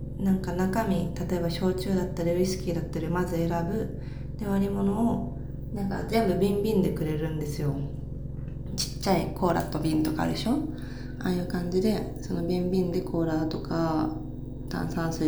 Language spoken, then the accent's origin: Japanese; Saitama, Japan; 私もともと埼玉出身で、大宮でよく遊んでたんですよ。